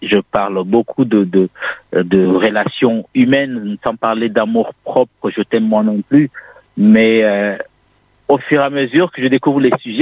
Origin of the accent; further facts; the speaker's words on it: Grande Comore, Comoros; born there; Ma mère vient d'une île de Anjouan et mon père de la Grande Comore. Et moi, je suis né en Grande Comore.